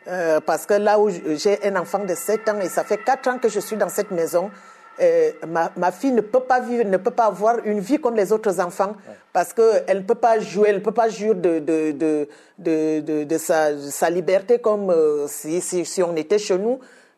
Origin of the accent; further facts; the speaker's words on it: Cameroon; Chez moi, je suis camerounaise.